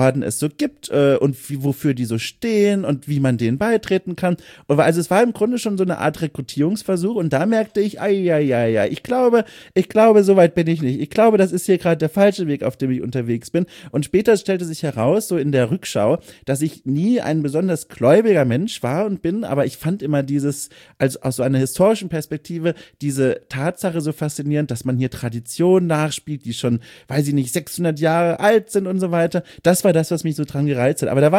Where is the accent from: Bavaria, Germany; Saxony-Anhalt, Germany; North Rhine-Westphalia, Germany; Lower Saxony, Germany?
Bavaria, Germany; ich komme ja auch aus Süddeutschland, Franken